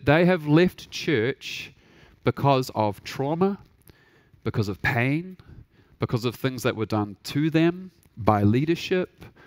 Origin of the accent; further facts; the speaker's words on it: New Zealand; As Ted so wonderfully said, we are from New Zealand.